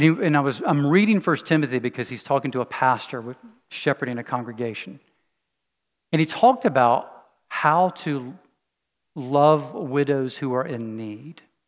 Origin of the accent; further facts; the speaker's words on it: United States; I have this thing I grew up with in the United States.